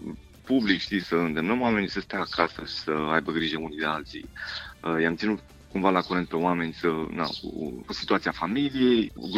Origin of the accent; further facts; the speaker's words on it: Bucuș, Bacău County, Romania; now in Bucharest, Romania; Eu sunt din Bucuș, din județul Bacău, dar locuiesc în București acum.